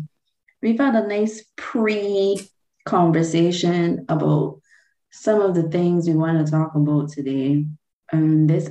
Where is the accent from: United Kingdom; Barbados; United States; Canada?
Barbados; They would probably know that I'm from Barbados. So to have someone else from the Caribbean here with me